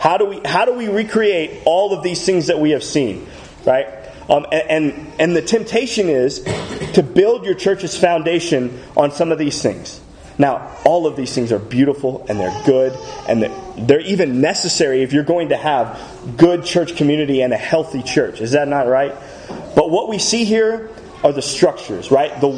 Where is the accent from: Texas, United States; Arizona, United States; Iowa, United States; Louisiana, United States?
Texas, United States; I don't want to bash on Texas, but my wife and I come from Texas, right? Everybody in Texas goes to church, it seems like.